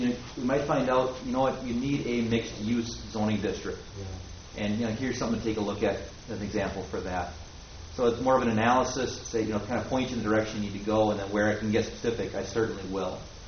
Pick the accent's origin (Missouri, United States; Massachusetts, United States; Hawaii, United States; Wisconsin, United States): Wisconsin, United States; Howard; Like in my hometown in Howard.